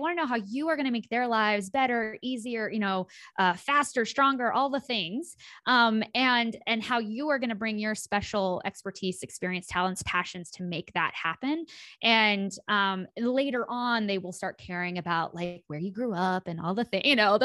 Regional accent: Kansas, United States; why do you care at Kappa that I grew up in Kansas?

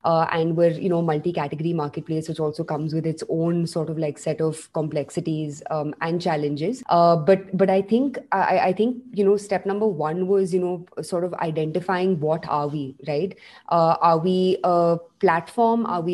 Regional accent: Delhi, India; I have been, you know, born and brought up in Delhi. And like most, true Delhiwalas

